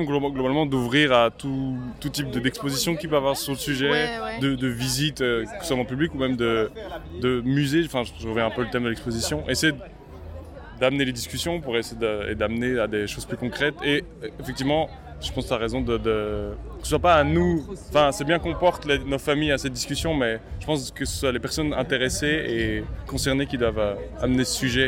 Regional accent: Namur, Wallonia, Belgium; Moi je suis namurois, donc il y a une statue de Léopold II en plein centre de Namur.

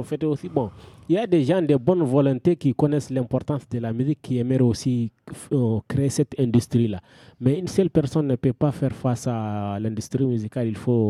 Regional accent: Mali; chez nous, au Mali, on a une culture, une musique on n'a pas une industrie musicale chez nous.

